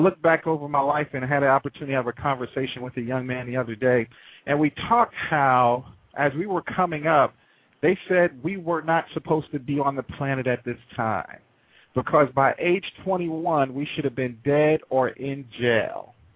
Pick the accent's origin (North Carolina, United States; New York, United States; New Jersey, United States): New York, United States; New York City; growing up in the Bronx, New York City, while it was the murder capital of the world, I didn't have a huge outlook for life.